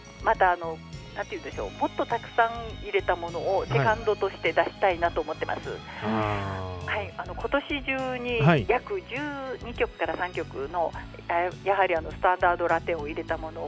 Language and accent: Japanese; Kyoto, Japan; now in Ota, Japan; あの京都の出身なんですけれども、今は群馬県太田市に住んでおりまして、